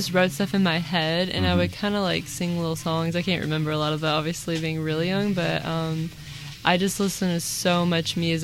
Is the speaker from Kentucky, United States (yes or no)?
yes; Franklin, Kentucky, United States; now in Bowling Green, United States; I am from Franklin, Kentucky, but I currently reside in Bowling Green, Kentucky.